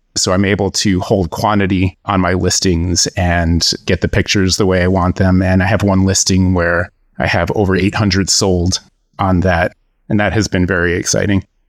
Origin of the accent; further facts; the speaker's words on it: New York, United States; now in Allentown, United States; I am originally from New York. I live in Allentown, Pennsylvania with my wife.